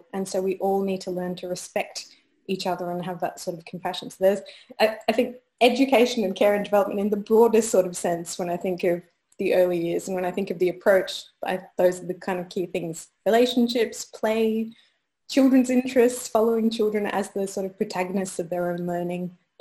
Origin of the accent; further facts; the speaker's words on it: Australia; moved away as an adult; now in Scotland, United Kingdom; I'm from Australia, and I arrived in Scotland at the beginning of this year.